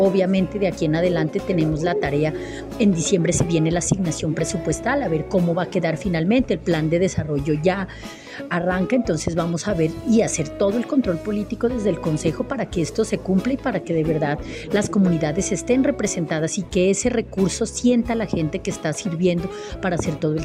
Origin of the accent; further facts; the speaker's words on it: Ipiales, Nariño, Colombia; now in Bogotá, Colombia; Soy nariñense, soy ipialeña, amo también esta ciudad